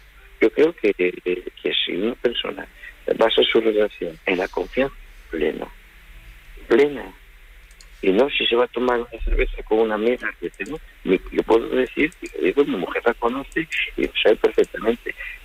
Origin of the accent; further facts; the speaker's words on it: Asturias, Spain; Yo soy de Asturias y yo voy a todo el norte de España.